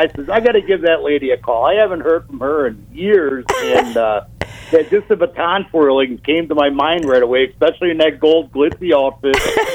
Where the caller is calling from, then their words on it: Merton, Wisconsin, United States; Merton, Wisconsin.